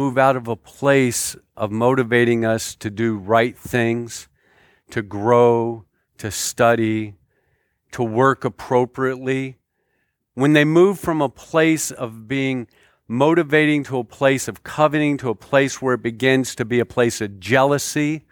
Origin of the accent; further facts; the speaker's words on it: United States; But I'm an American, right? I'm ruggedly independent.